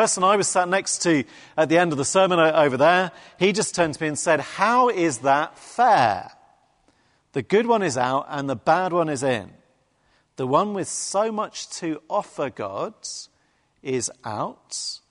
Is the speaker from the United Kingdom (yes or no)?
yes; England, United Kingdom; No one's going to shout out because we are English.